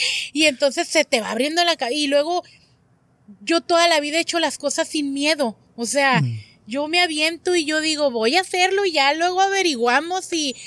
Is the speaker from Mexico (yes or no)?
yes; Mexico; moved away; Porque vienes de fuera y tienes que aprender. Yo vengo de la cultura de México en la que si tú ahorita quieres vender tamales, nomás te sales allá afuera.